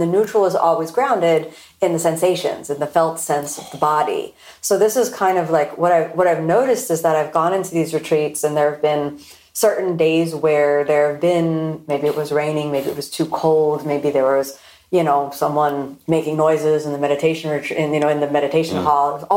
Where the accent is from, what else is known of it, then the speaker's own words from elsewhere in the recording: Florida, United States; I'm born and raised in Florida and, you know, like rain and cold weather, I start to have some kind of visceral like